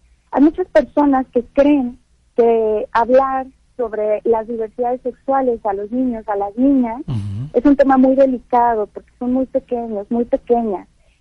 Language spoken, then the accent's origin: Spanish; Mexico; no solo como mexicanos, sino como seres humanos